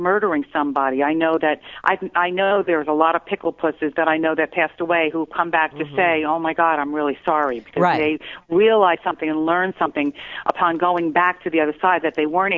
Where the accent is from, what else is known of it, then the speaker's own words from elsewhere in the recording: New Jersey, United States; I'm from New Jersey, so you know that what lives in New Jersey, right?